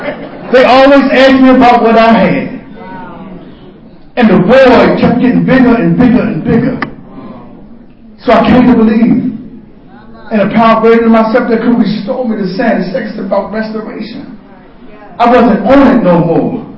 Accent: Washington, District of Columbia, United States; I'm from Washington, D.C. We had a place called Temple G.

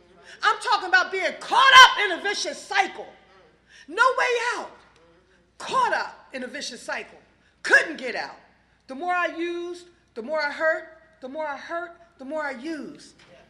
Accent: Philadelphia, Pennsylvania, United States; also born or lived in New Jersey; now in Maryland, United States; I remember my geographic cure was moving here to Maryland because I am from Philadelphia and the New Jersey area.

